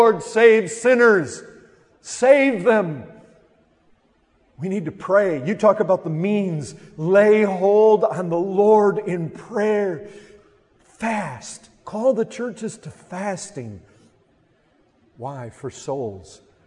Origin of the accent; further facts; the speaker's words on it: Michigan, United States; now in Texas, United States; since I've lived in Texas, I haven't fished once, but when I grew up in Michigan, I fished a lot of lakes.